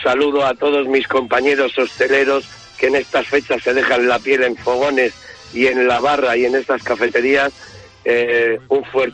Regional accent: Bermeo, Basque Country, Spain; somos hijos de migrantes extremeños. Entonces, allí existe el día del... Hay mucho bonito en mi pueblo, en Bermeo.

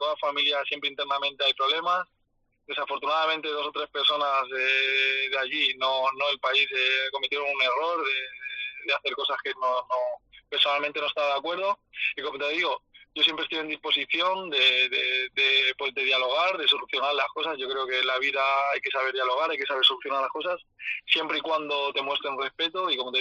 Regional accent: Balearic Islands, Spain; como mallorquín y aficionado del Mallorca

